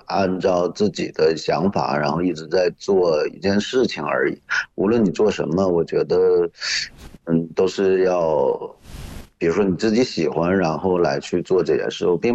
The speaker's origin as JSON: {"language": "Chinese", "country": "China", "said": "我是来自中国的艺术家，然后出生于1979年，就是70年代末吧。"}